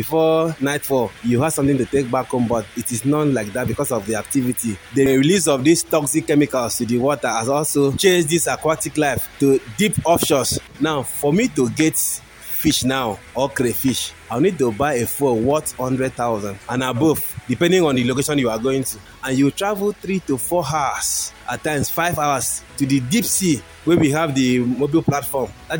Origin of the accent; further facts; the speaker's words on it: Ibadan, Oyo, Nigeria; I'm from Panak, Ibadan local government area.